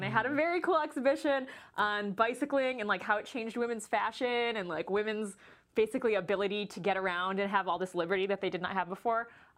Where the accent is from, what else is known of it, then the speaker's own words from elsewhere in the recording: Detroit, Michigan, United States; I am from Detroit, as everyone knows, and I wore a lot of Tigers gear.